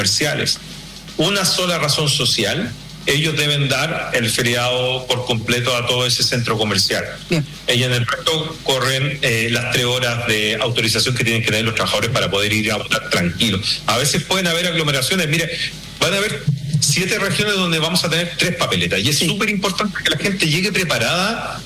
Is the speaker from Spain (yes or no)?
no; Chile; tenemos que estar orgullosos y orgullosas como chilenos y chilenas.